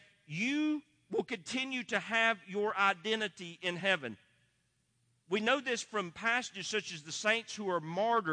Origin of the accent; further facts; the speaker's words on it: Tennessee, United States; I grew up in East Tennessee, brothers and sisters. I grew up in East Tennessee, so far back in the woods, you couldn't have found me unless I told you where I was at.